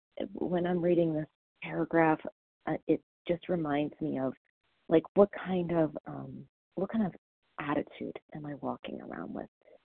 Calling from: Colorado, United States; I'm calling from Colorado

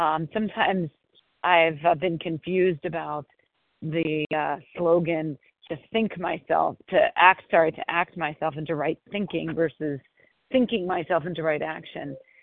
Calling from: Brookline, Massachusetts, United States; and I'm calling from Brookline, Massachusetts.

